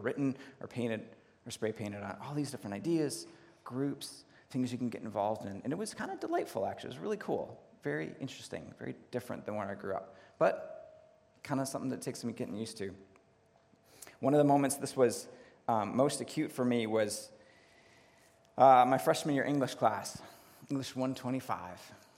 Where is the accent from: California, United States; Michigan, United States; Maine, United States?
Michigan, United States; Grand Rapids; I grew up in the Grand Rapids area, and so coming to Ann Arbor was a bit of a culture shock. So Grand Rapids, west side of the state, it's pretty conservative, pretty homogenous, not a lot of diversity